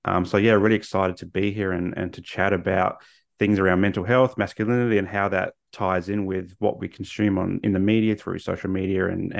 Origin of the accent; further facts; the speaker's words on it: Australia; As an Aussie, we love our sport.